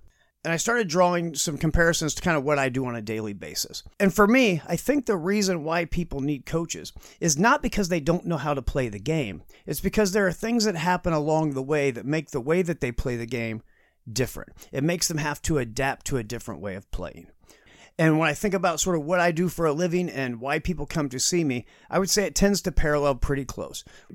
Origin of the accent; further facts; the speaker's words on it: Indianapolis, Indiana, United States; And, you know, I'm a Colts fan. I'm born and raised in Indianapolis, and that I can attest to.